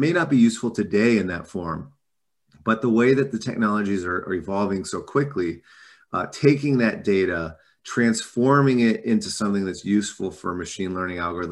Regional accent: Maryland, United States; because I grew up in Maryland around the government with NIH

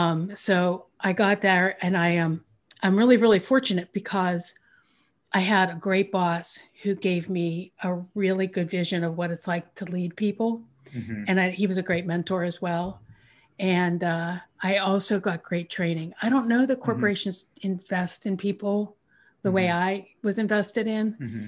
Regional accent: Pennsylvania, United States; So to start with, I grew up outside of Pittsburgh, and I was the first in my family to go to college

